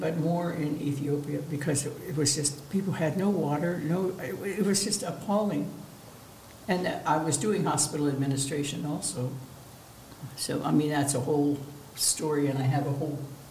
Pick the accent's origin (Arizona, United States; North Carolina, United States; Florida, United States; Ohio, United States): Ohio, United States; also born or lived in Iowa; So that was a good experience, Iowa. I'm from Ohio originally. I'm not from Iowa.